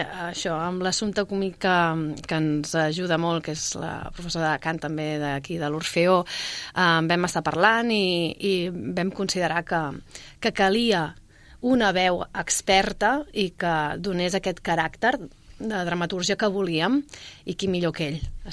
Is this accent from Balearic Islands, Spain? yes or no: no; Valls, Catalonia, Spain; Res, mira, jo sóc de Valls i t'asseguro que ha sigut una entesa des del primer minut